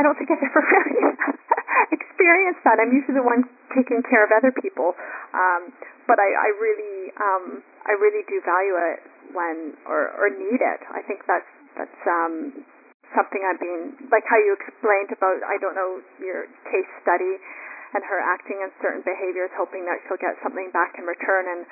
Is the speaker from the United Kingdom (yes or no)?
no; Canada; Yeah. I live in Canada. It's like the safest country in the world. I live in a little hometown. I'm staying in my hometown right now, and it's like pristine where I live.